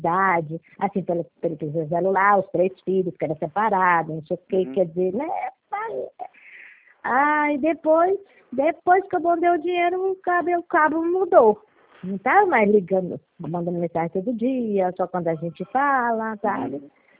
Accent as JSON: {"language": "Portuguese", "region": "São Paulo", "country": "Brazil", "said": "Eu sou de São Paulo, eu sou paulistana, nasci na Vila Matilde."}